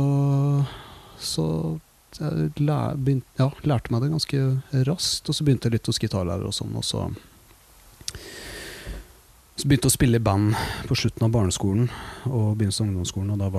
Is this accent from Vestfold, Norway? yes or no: no; Våler, Østfold, Norway; jeg kommer fra Våler i Østfold. Moss er jo nærmeste byen, og det er veldig sånn rockeby.